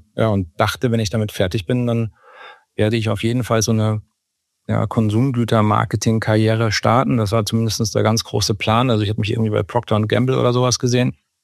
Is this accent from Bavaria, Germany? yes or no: yes; Munich, Bavaria, Germany; also born or lived in Hamburg; früh von meinen Eltern nach München verfrachtet. Ja, ich war 4, bin dann in München aufgewachsen